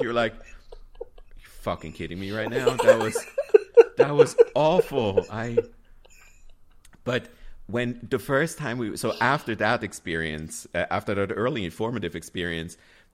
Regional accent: Switzerland; I grew up in Switzerland.

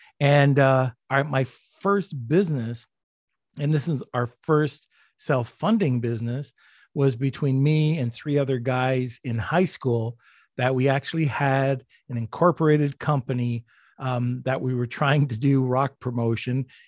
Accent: Montreal, Quebec, Canada; also born or lived in Ontario; Well, I was born in Montreal, again in Canada, moved down to Ontario, moved back to Montreal. So I've been all over. So French, English.

